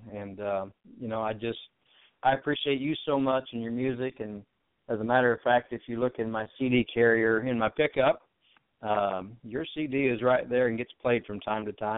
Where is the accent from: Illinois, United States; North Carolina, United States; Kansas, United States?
Kansas, United States; Chanute; I was raised in Chanute, Kansas, down here in the southeast corner of the state.